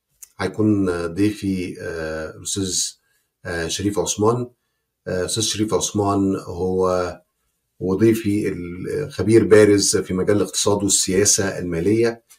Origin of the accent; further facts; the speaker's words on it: Egypt; بس احنا مصريين